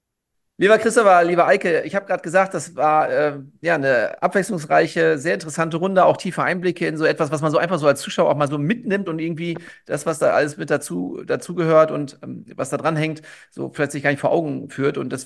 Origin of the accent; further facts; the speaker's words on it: Hamburg, Germany; Für uns als Hamburger natürlich schön, das vor der Haustür zu haben.